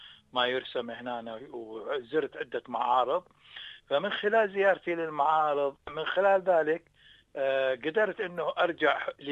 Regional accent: Ramadi, Al Anbar, Iraq; أنا من أهل الرمادي وفلوجة.

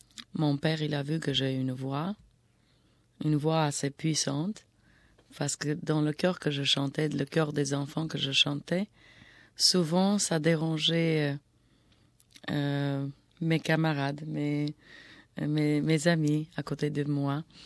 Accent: Armenia; French is a second language; moved away as an adult; now in Paris, France; j'habite à Paris il y a déjà 20 ans. Je suis arménienne d'origine. Je suis née en Arménie. Je fais mes études là-bas. Puis, j'habite maintenant en France.

